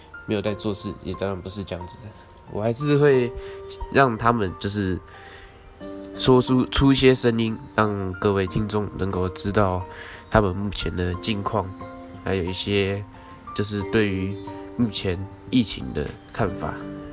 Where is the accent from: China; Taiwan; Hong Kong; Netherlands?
Taiwan; New Taipei, New Taipei City; 毕竟我是在新北市，我的老家在新北市